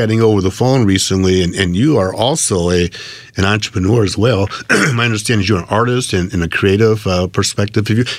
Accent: Detroit, Michigan, United States; this is your source for entrepreneurship across the great city of Detroit, my hometown, the state of Michigan

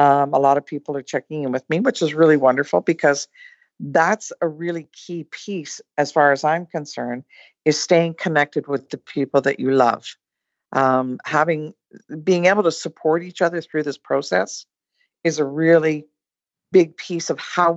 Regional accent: Canada; So I anticipated, being Canadian, that I would be one of the last people off the ship

